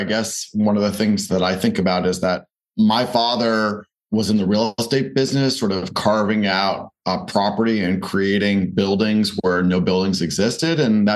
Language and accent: English; Newton, Massachusetts, United States; I grew up in Boston, actually in Newton, Massachusetts. I grew up on Lake Avenue.